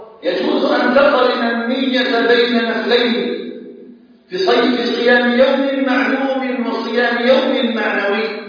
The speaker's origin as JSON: {"language": "Arabic", "country": "Algeria", "said": "بلدنا الجزائر"}